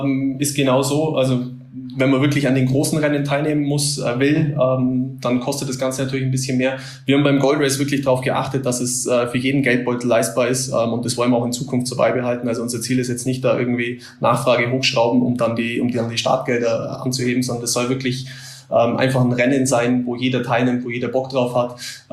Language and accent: German; Bavaria, Germany; gerade bei uns im Allgäu